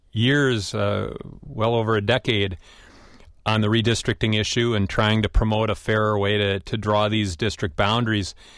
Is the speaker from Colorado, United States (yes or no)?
no; Curtis, Wisconsin, United States; I grew up outside of Curtis, right down the road, in Clark County. So I know that territory well. Abbotsford was actually something close to the big city for me, given where I grew up.